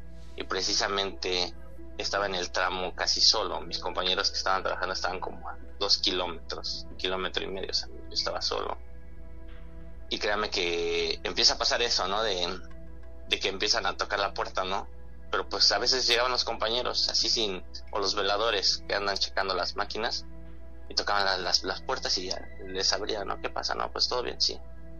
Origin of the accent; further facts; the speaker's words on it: Puebla, Mexico; soy operador de maquinaria pesada y de hecho sí soy de Puebla, pero estoy trabajando en la obra del Tren Maya, en lo que es en lo que es toda la península.